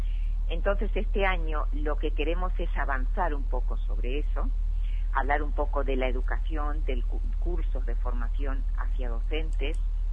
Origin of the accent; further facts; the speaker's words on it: Argentina; born there; Otra vez por Argentina y otra vez, por supuesto, a mi ciudad natal, como digo yo.